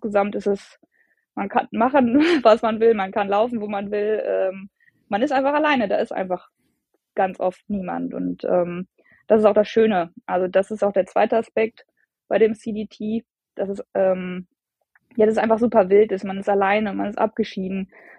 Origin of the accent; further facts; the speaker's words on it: Bielefeld, North Rhine-Westphalia, Germany; ich komme aus Bielefeld, hier gibt es dann auch einen Tierpark